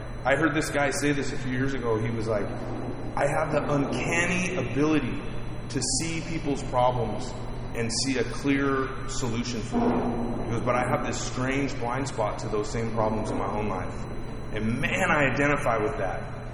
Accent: California, United States; born there; I was born in Northern California and grew up in a pretty stable home.

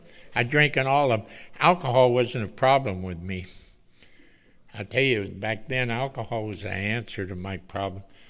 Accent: Wilmington, United States; See, I grew up in Wilmington. I moved there when I was 13 years old, and I hustled the docks

